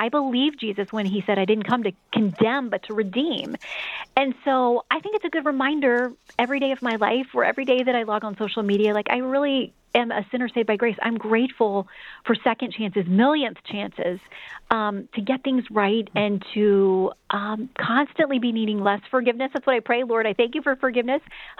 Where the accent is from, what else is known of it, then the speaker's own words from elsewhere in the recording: the South, United States; growing up in the South was very much about